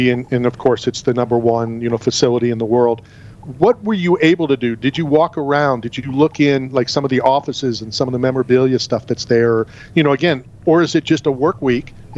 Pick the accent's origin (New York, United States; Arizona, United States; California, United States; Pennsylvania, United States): Pennsylvania, United States; Philadelphia; born there; I was born in Philly, and I hate the Eagles.